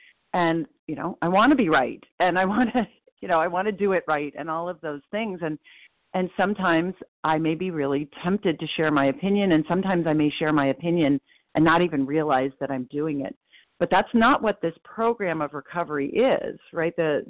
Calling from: Portland, Maine, United States; I'm calling in from Portland, Maine

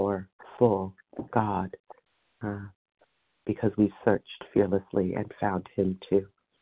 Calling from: Vermont, United States; I'm calling from Vermont. Maybe Massachusetts on the list.

